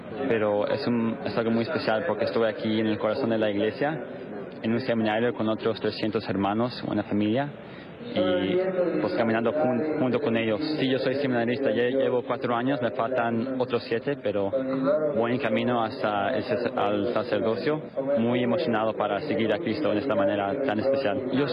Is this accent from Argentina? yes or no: no; Atlanta, Georgia, United States; also born or lived in Guadalajara, Mexico; Yo nací en Guadalajara, pero crecí en Estados Unidos, en Atlanta.